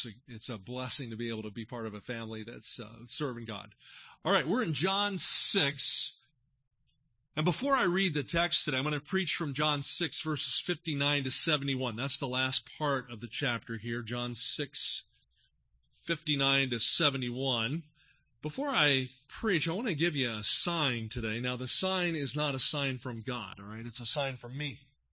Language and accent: English; New Jersey, United States; We grew up in South Jersey, and then my dad was a general contractor.